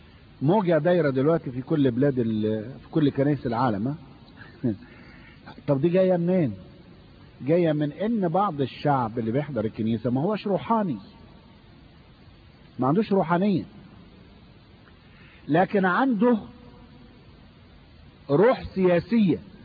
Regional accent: Sudan; والحساسية اللي جايين احنا بيها من السودان بين ام درمان والخرطوم ما لها وجود في مجتمعنا

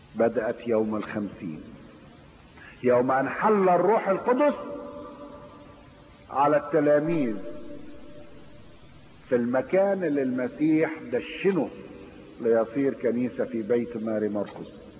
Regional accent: Egypt; كان في عندنا في مصر مشاكل كتير

